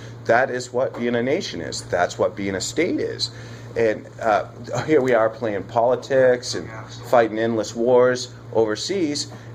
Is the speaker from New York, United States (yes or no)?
no; Maine, United States; my grandparents played a very important role in my life in rural Maine, growing up in Washington County.